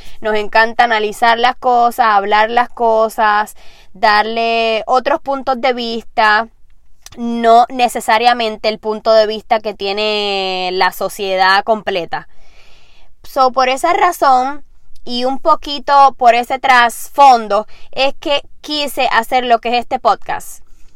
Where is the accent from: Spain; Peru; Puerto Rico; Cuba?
Puerto Rico; now in Orlando, United States; En estos momentos vivo en Orlando, Florida, pero soy puertorriqueña con mucho orgullo.